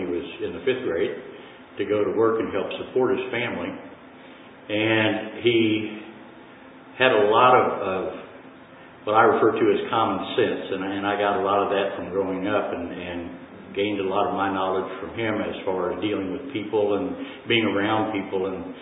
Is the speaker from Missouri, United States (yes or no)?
yes; Lake of the Ozarks, Missouri, United States; I was born in Missouri, grew up at Lake of the Ozarks in Missouri to a wonderful family.